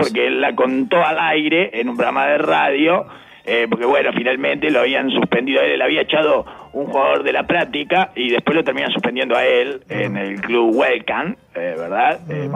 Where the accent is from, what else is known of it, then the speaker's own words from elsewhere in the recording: Uruguay; vieron cómo somos los uruguayos, nos gusta brindar